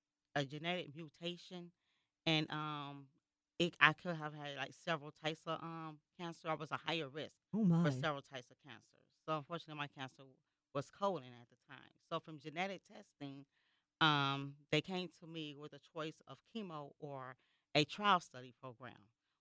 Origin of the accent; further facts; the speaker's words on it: Michigan, United States; So from there, I relocated back here to Michigan. I'm from Michigan, and this is what my support team is.